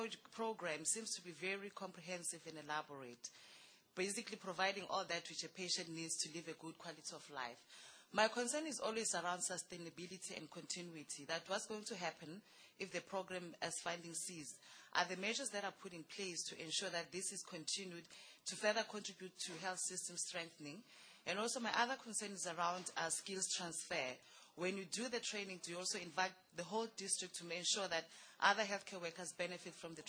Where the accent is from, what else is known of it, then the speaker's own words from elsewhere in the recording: South Africa; from South Africa